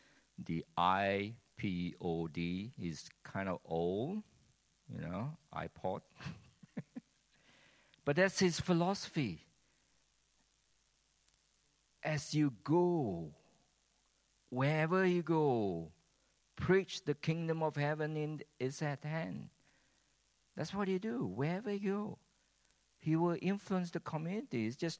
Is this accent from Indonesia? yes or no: yes; Indonesia; So I know in Western church, not criticizing, you know, I'm from Indonesia.